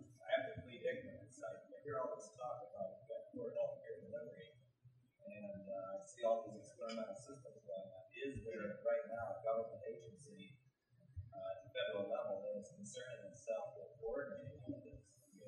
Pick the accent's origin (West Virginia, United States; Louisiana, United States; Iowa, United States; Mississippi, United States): West Virginia, United States; Reading; I'm from Reading, West Virginia.